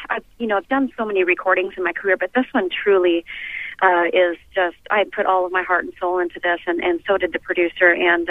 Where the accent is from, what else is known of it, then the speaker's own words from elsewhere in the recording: Montreal, Quebec, Canada; I'm from Montreal, and I did a lot of, you know, French television shows as a kid, you know, with my brothers.